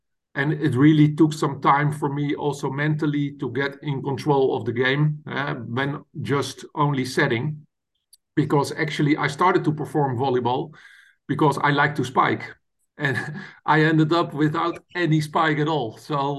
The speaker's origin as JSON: {"language": "English", "town": "Voorburg", "region": "South Holland", "country": "Netherlands", "tie": "born or raised there", "second_language": "English", "said": "one of the strongest clubs in the Netherlands, Starlift in Voorburg, in my hometown."}